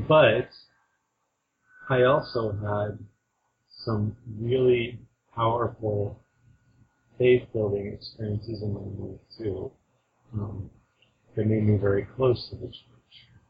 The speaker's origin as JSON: {"language": "English", "town": "Sugar City", "region": "Idaho", "country": "United States", "tie": "born or raised there", "said": "Well, I grew up in the Mormon stronghold of Sugar City, Idaho, 5 minutes out of Rexburg."}